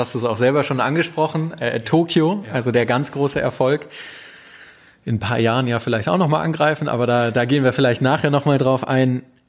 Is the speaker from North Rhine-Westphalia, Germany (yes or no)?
yes; Minden, North Rhine-Westphalia, Germany; Ich komme aus der Gegend um Minden